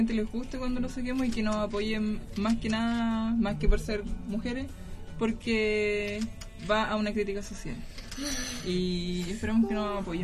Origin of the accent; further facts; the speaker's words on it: Maipú, Santiago Metropolitan, Chile; los dos de Maipú.